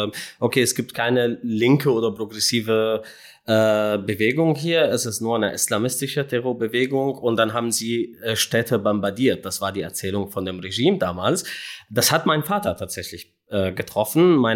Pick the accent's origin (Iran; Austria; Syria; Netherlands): Syria; German is a second language; moved away as an adult; now in Germany; ich bin aus Syrien aufgrund meiner politischen Überzeugung für die Menschenrechte bedroht geworden.